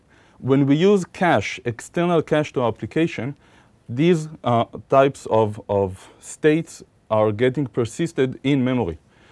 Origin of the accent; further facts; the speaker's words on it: Israel; English is a second language; I come from Israel